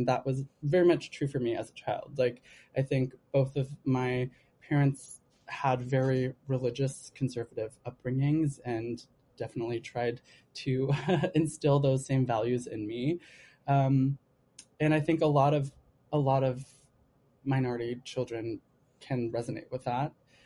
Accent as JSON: {"language": "English", "town": "Los Angeles", "region": "California", "country": "United States", "lives_now": "New York, United States", "said": "I'm from LA, by the way. I'm from Southern California, so I saw as much theater as I possibly could, but there is not nearly as much as there is here in New York"}